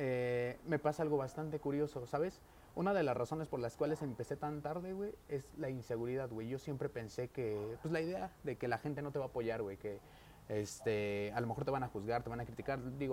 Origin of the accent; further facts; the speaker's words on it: Ciudad Serdán, Puebla, Mexico; la gran mayoría de la gente que apoya esto es del lugar de donde yo soy originario, güey. San Juan Arcos Ojo de Agua, Ciudad Cerdán, representando.